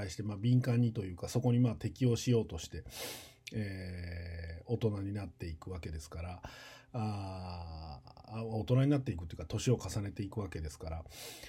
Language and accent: Japanese; Tokyo, Japan; 僕、東京で生まれ育ってて、東京言っても郊外多摩地区なので、そんなにめっちゃ都会コンクリートジャングルなわけでもなかったんですけど、